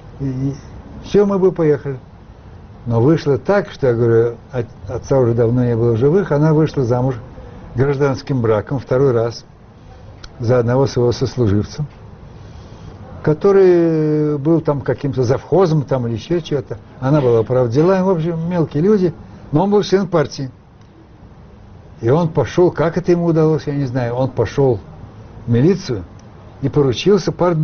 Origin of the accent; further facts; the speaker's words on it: Moscow, Russia; я вообще никуда из Москвы не выезжал.